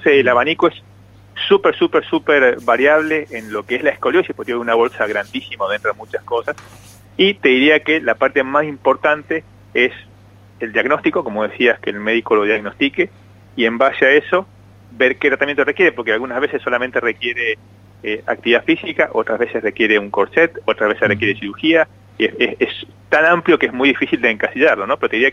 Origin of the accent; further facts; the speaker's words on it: Mendoza, Argentina; moved away as an adult; soy mendocino, crecí ahí, me formé ahí. Me vine en julio del 2021, en plena cepa delta del COVID, a formarme en cirugía robótica.